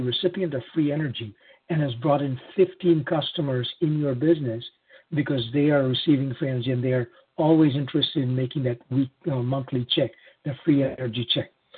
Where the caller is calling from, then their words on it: Missouri, United States; I'm calling in from Missouri, west of St. Louis a little bit, non-deregulated state